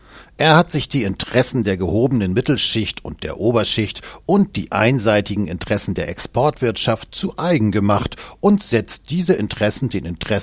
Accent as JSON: {"language": "German", "region": "Hesse", "country": "Germany", "said": "Als Hesse weiß ich davon, ein Lied zu singen."}